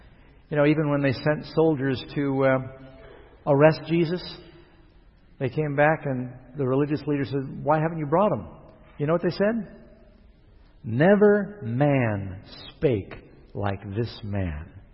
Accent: New York City, New York, United States; and I grew up in New York City. We didn't speak King James. Barely spoke English.

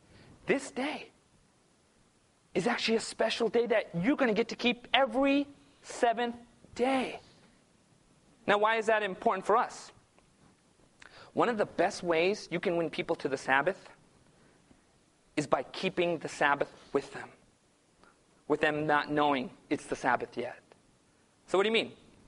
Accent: California, United States; I grew up in Southern California.

